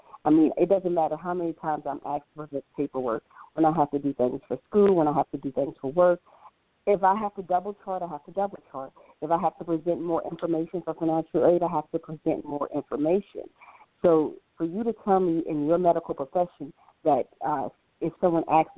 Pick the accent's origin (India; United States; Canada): United States; Dallas, Texas; I'm from Dallas.